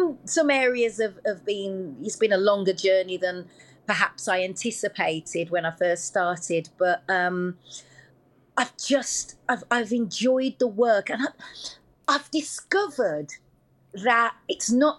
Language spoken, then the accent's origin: English; Wolverhampton, West Midlands, United Kingdom; Yeah, I was just … from Wolverhampton.